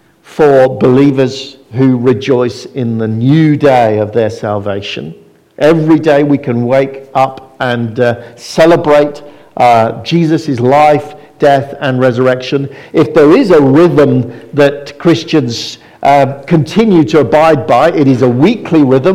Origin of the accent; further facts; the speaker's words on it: South West England, United Kingdom; And I grew up in Devon on a farm in a family absolutely steeped in tradition.